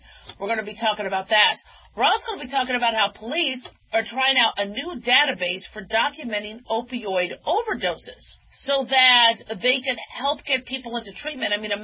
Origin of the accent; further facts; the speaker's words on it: Las Vegas, Nevada, United States; Yes, I'm from Vegas.